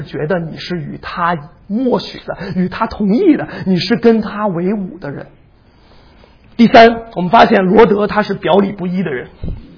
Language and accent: Chinese; China; 我们中国人不爱责备，我们就喜欢商量